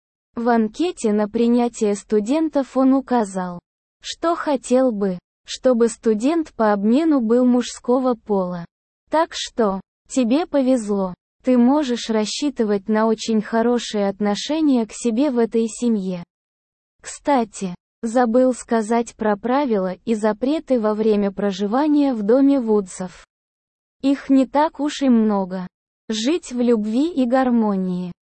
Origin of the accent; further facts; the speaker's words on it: Saint Petersburg, Russia; now in California, United States; Всем привет из солнечной Калифорнии. … Уже 8 лет я проживаю в США. Я родился и вырос в Питере.